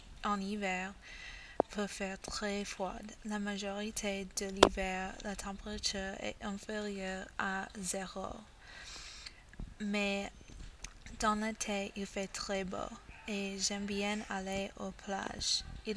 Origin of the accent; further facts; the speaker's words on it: Minneapolis, Minnesota, United States; J'habitais et je suis né à Minneapolis. J'adore habiter dans une grande ville